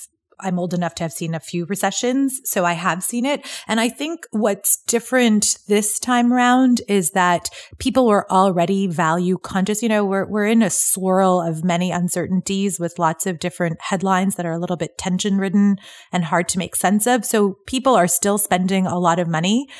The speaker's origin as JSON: {"language": "English", "country": "Canada", "said": "being Canadian"}